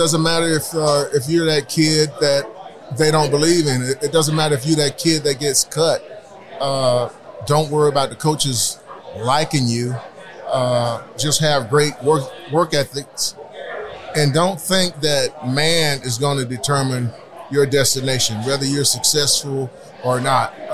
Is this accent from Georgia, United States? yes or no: yes; Georgia, United States; I'm from Georgia, and we ended up losing the ball game.